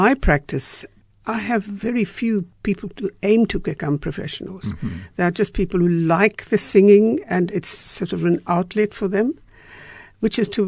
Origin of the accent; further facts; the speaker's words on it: Freiburg, Baden-Württemberg, Germany; You know, I grew up in Freiburg